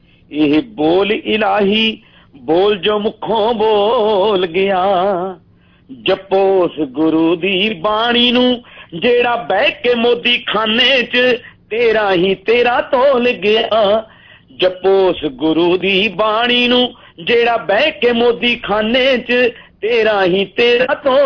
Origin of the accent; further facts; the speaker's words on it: Dyalpur, Punjab, India; ਮੇਰਾ ਪਿੰਡ ਦਿਆਲਪੁਰ ਹੈ ਜੀ, ਜਲੰਧਰ ਤੋਂ ਅੰਮ੍ਰਿਤਸਰ ਜਾਂਦਿਆਂ ਨੂੰ ਪੰਜਾਬ ਦੇ ਵਿੱਚ